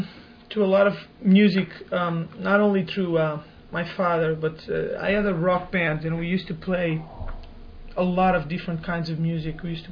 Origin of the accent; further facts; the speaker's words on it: Lisbon, Portugal; I'm originally from Lisbon in Portugal.